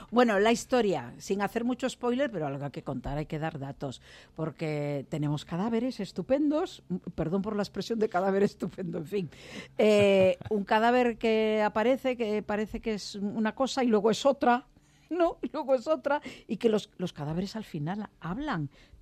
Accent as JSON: {"language": "Spanish", "town": "Vigo", "region": "Galicia", "country": "Spain", "said": "Gracias, paisano, soy de Vigo."}